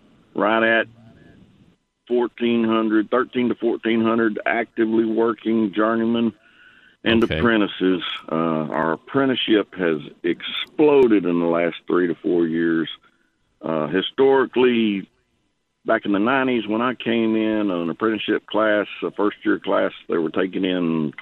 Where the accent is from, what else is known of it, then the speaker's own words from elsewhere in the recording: Austin, Texas, United States; I was born and raised in Austin